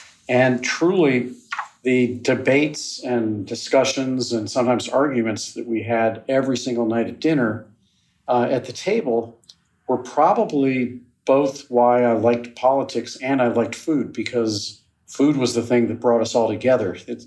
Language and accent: English; St. Louis, Missouri, United States; St. Louis, Missouri. 50-yard line of the United States of America